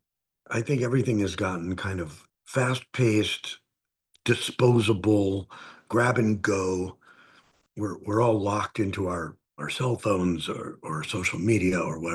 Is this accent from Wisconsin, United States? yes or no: yes; Green Bay, Wisconsin, United States; born or raised there